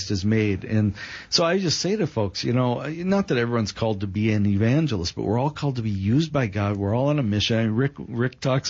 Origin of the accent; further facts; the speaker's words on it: North Dakota, United States; I spoke at my hometown, I mentioned it a few times, up in North Dakota.